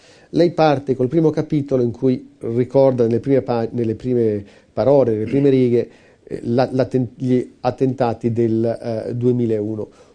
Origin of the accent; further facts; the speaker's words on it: Pakistan; come pakistano, noi tutti avevamo una grande paura, un grande sospetto del nuovo presidente pakistano